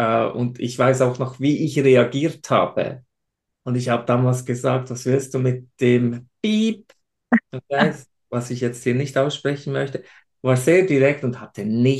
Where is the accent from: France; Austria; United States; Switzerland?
Switzerland; accent: Swiss; wahrscheinlich auch meinen Schweizer Akzent, da ich Schweizer bin ursprünglich.